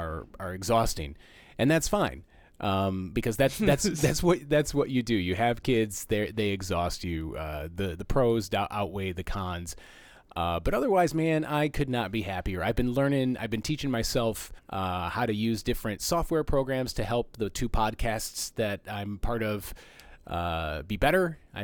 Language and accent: English; Michigan, United States; I know because we're from Michigan, we're legally mandated to hate Ohio